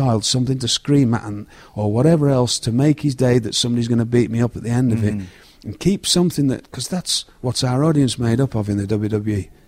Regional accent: United Kingdom; born or raised there

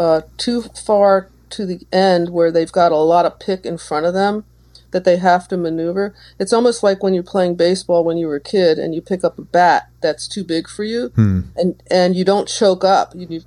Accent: New Jersey, United States; New Jersey.

